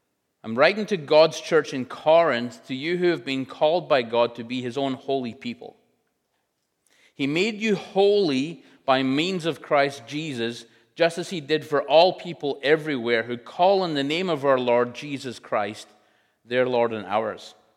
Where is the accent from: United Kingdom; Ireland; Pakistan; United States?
United Kingdom; Scotland; I am Scottish, so that's kind of how we roll.